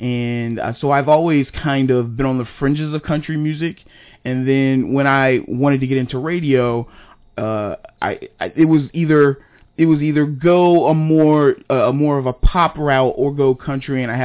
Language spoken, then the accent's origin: English; Rockville, Maryland, United States; I'm from Rockville. So I grew up in Rockville, went to Rockville High School. So I'm a local guy, not Frederick local, but I am local.